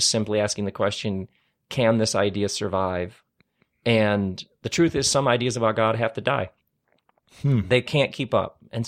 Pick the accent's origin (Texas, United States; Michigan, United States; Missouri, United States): Michigan, United States; Lansing; I grew up in Lansing, Michigan, which was like where Oldsmobiles were made.